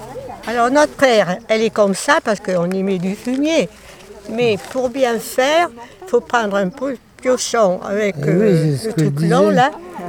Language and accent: French; Champagnac, Auvergne-Rhône-Alpes, France; Je suis auvergnate.